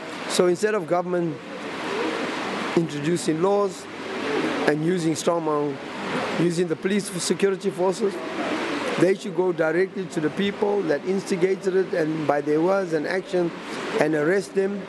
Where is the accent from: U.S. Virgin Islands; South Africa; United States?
South Africa; For me, as a South African, I believe there's no boundary, there should be no borders.